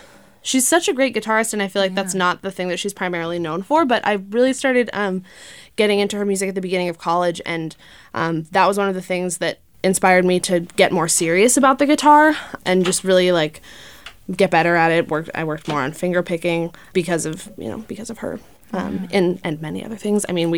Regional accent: South Berwick, Maine, United States; Yeah, so I grew up in South Berwick, Maine. Do you know my parents?

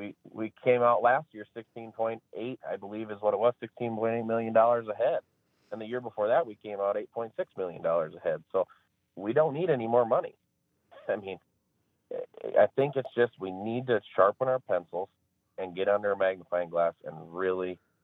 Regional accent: South Dakota, United States; we're from South Dakota, we know what's best for South Dakota, we're going to do it here kind of attitude

